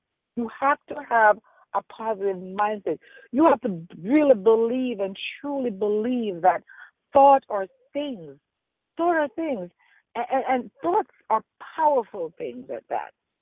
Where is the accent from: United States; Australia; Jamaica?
Jamaica; I am from Jamaica, West Indies. I love my country. I love where I'm coming from.